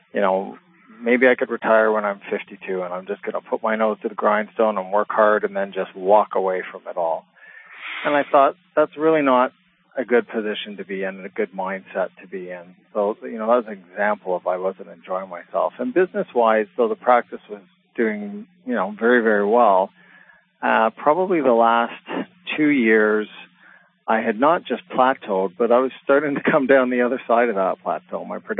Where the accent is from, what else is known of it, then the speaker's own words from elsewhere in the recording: Toronto, Ontario, Canada; I was born and raised in Toronto.